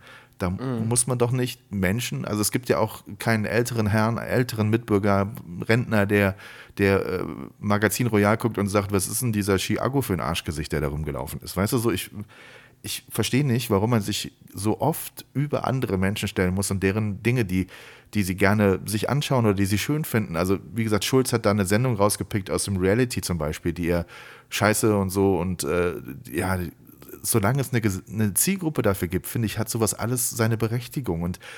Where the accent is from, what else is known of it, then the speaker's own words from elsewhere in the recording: Siegburg, North Rhine-Westphalia, Germany; Wir waren vergangene Woche in Siegburg, auf einem Mittelalter-Weihnachtsmarkt, also in meiner Heimatstadt, wo ich schon ewig nicht mehr war.